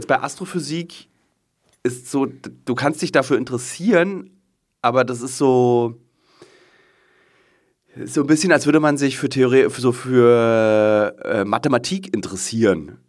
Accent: Berlin, Germany; born or raised there

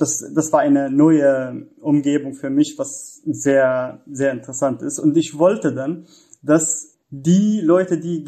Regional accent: Syria; German is a second language; moved away as an adult; now in Germany; Also wie gesagt, ich komme aus Syrien und da ja ich habe dort Jura studiert

